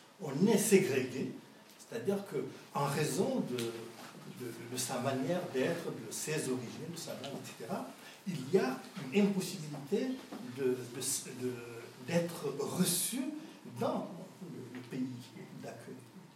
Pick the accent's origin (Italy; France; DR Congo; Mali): Mali; moved away; il y avait une impossibilité de rentrer au Mali, de New York, parce que j'avais un passeport français. Donc, je ne pouvais pas rentrer dans mon pays d'origine